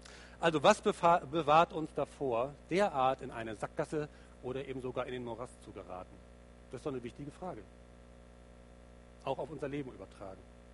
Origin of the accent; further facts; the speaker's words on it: Lübeck, Schleswig-Holstein, Germany; Ich kannte so eine Straße bei uns in Lübeck, wo ich aufgewachsen bin, über eine große Brücke, eine breite Straße, und dahinter war plötzlich Ende